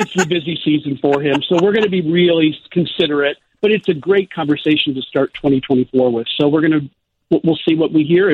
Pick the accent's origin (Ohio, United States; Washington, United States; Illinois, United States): Illinois, United States; Chicago; I'm so thankful and grateful as a Chicagoan that our references have been updated across the the world.